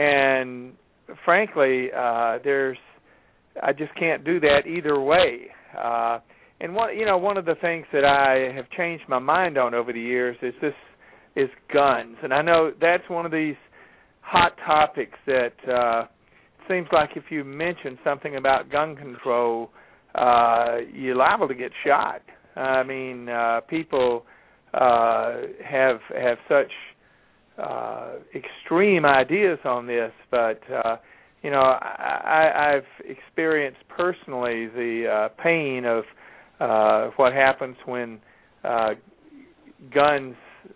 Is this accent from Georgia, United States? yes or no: yes; Georgia, United States; born there; also born or lived in Alabama; I moved down here from Alabama, and I was born in Georgia